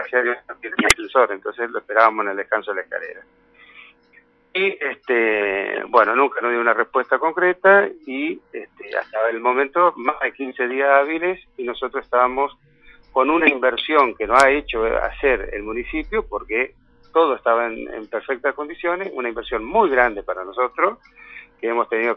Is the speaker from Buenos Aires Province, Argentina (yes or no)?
no; Concepción del Uruguay, Entre Ríos, Argentina; Nosotros somos nacido y criado en Concepción del Uruguay, desde Puerto Viejo.